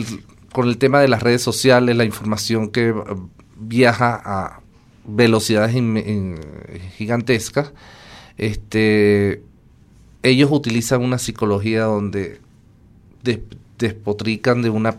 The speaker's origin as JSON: {"language": "Spanish", "country": "Venezuela", "said": "la desesperación de sus derechos humanos como venezolanos en su país"}